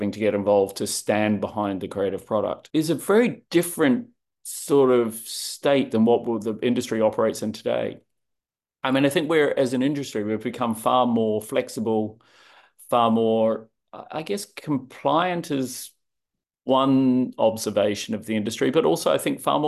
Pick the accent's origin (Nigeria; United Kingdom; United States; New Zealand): New Zealand; growing up in New Zealand and always kind of looking, I guess, from that tiny country of seeing where we can go next and what we can do next.